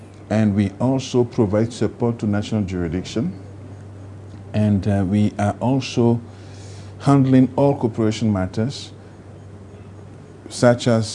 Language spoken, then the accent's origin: English; Togo; I'm originally from Togo, and I'm currently a Canadian citizen.